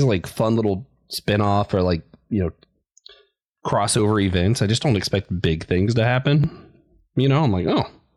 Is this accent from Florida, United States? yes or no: yes; Florida, United States; You know, I grew up in Florida, so we had Marvel and Islands of Adventure since I was a child.